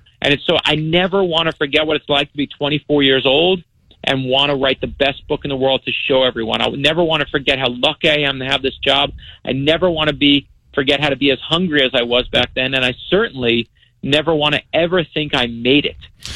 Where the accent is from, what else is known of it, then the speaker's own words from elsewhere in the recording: Brooklyn, New York, United States; And I'm from New York originally in Brooklyn